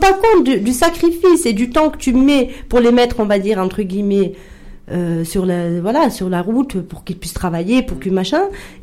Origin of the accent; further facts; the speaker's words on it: Tlemcen, Tlemcen Province, Algeria; moi, je suis de Tlemcen, donc chez nous, de notre côté, on ne sait pas faire à manger.